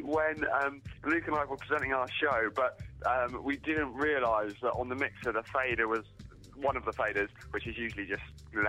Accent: East of England, United Kingdom; I'm from Norfolk.

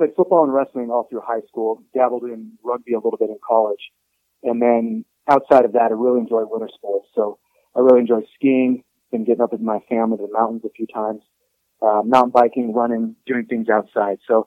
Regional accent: Colorado, United States; And I'm originally from Colorado, very northeast corner of the state.

